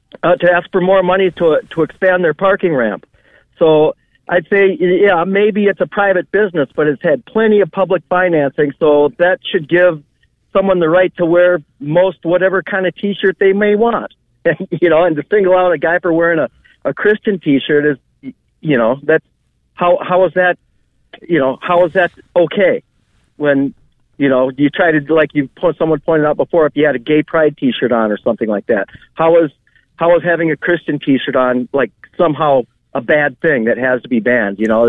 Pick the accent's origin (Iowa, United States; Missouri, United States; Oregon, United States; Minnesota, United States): Minnesota, United States; Minneapolis; I mean, and I'm from Minneapolis, right?